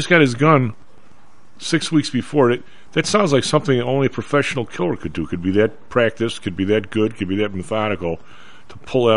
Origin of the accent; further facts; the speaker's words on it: Evergreen Park, Illinois, United States; Well, in the suburbs like where I grew up in Evergreen Park, there was no place in Evergreen Park that was more than 2 minutes from the police station because it wasn't a big suburb.